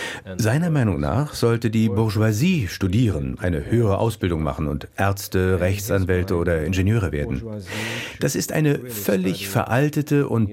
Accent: Recife, Pernambuco, Brazil; Und Recife, wo ich herkomme, liegt am Meer. Wir haben großartige Strände.

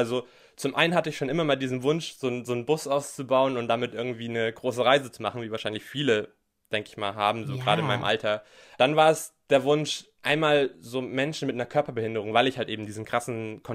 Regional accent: Thuringia, Germany; born there; Ich bin in Thüringen geboren.

